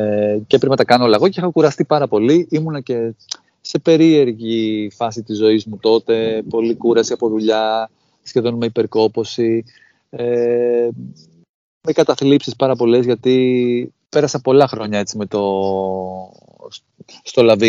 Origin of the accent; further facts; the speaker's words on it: Athens, Attica, Greece; Γεννήθηκα στην Κυψέλη και έμεινα σε όλο το κέντρο της Αθήνας. Κολωνάκι, Γλυφάδα, Κεσαριανή, Πατήσια, Πλατεία Αμερικής, Σύνταγμα, Πλάκα.